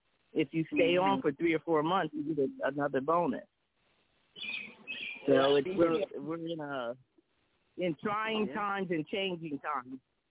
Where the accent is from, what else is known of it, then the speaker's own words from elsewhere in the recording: Sharon, Pennsylvania, United States; I'm from Sharon, Pennsylvania, but Sharon was known for its steel mill.